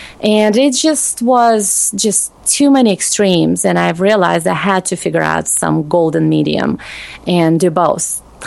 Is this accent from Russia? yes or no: yes; Russia; English is a second language; also born or lived in United States; I was born and raised in Russia.